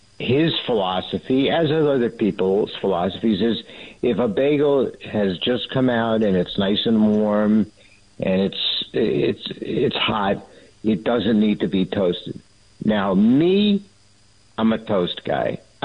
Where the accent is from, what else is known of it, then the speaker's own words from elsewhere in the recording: New York, United States; I'm a New Yorker. We don't like sweet bagels.